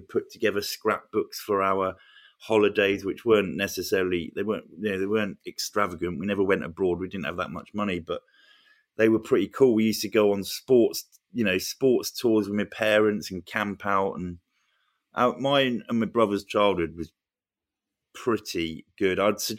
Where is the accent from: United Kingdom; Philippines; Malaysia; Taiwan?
United Kingdom; Luton, East of England; You know, I grew up in Luton.